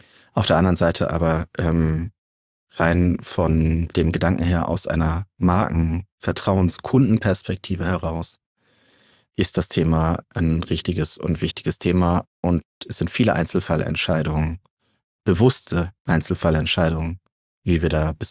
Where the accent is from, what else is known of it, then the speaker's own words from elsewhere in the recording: Hamburg, Germany; ich komme aus Hamburg. Ich habe eine nahe Verbindung zu St. Pauli